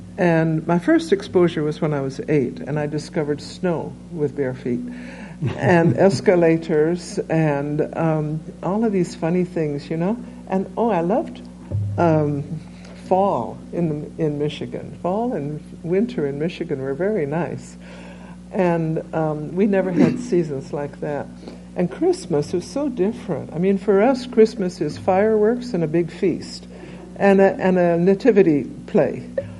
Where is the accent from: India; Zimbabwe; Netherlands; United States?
India; My parents were with WGM for 40 years in India. I was raised in India. And my older brother had died there, been buried there. I was the eldest, and then my younger brother, 1 year younger than I. We grew up in the villages